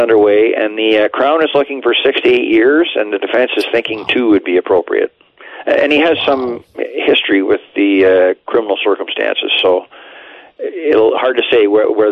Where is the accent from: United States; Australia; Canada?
Canada; Owen Sound, Ontario; My hometown started 2 days ago. The Salmon Spectacular in Owen Sound is underway right now.